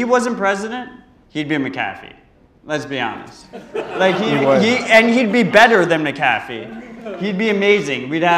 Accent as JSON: {"language": "English", "region": "New York", "country": "United States", "said": "It hurt me as a New Yorker, not as a Bitcoiner."}